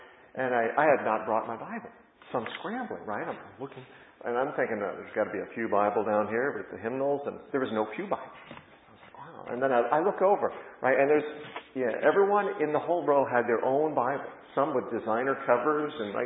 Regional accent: Rapid City, South Dakota, United States; I grew up in the Midwest, in the state of South Dakota. And my father was a farmer.

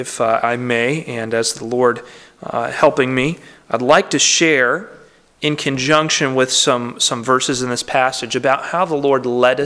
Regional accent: Harrisonburg, Virginia, United States; God took us back to my hometown in Harrisonburg.

